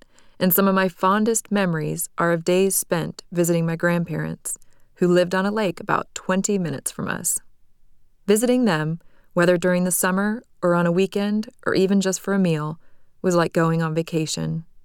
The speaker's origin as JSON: {"language": "English", "town": "Portland", "region": "Oregon", "country": "United States", "tie": "born there", "said": "I was born in Portland, Oregon, in 1974, to … I spent my childhood in small-town suburbs."}